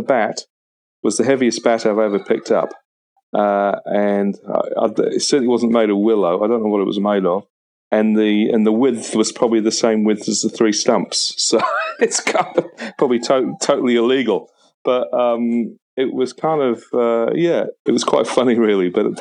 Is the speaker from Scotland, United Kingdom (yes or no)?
no; North West England, United Kingdom; now in New Zealand; I was born and brought up in Lancashire, England